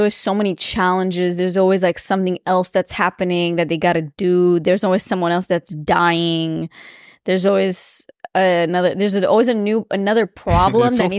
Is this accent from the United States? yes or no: no; Romania; Just moving, like, in growing up in Romania.